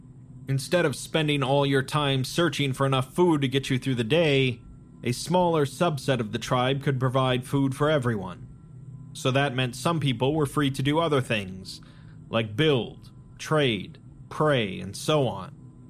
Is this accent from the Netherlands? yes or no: no; London, United Kingdom; I grew up in London, huge city, a vast metropolis.